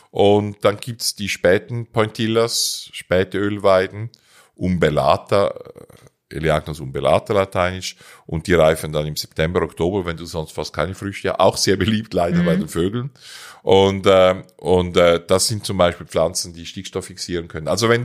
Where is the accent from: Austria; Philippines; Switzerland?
Switzerland; now in Ammerland, Germany; Hier im Ammerland haben wir nicht ganz so viel Sonne wie bei uns in der Schweiz